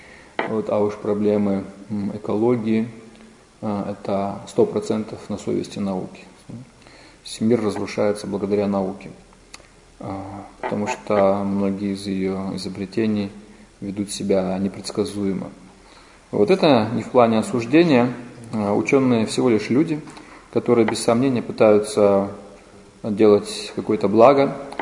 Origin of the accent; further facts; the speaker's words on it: Vladivostok, Primorsky Krai, Russia; И я из Владивостока. Я приезжаю в Находку, в Партизанск, время от времени.